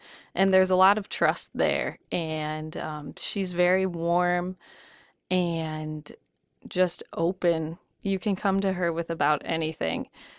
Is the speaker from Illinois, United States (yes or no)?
yes; St. Charles, Illinois, United States; I grew up in St. Charles, Illinois, which is a western suburb of Chicago, and I found myself at the University of Iowa for my undergraduate degree